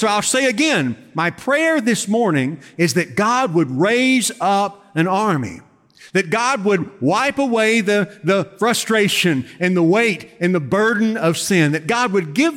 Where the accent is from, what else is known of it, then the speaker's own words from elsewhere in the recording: Arkansas, United States; I had a gun in my truck, because I'm from Arkansas, right?